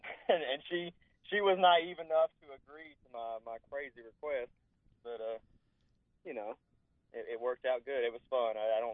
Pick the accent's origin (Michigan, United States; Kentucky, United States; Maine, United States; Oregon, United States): Kentucky, United States; Inez; I'm from Inez, Eastern Kentucky.